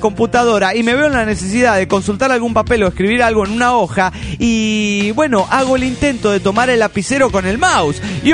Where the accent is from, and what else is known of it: Seattle, Washington, United States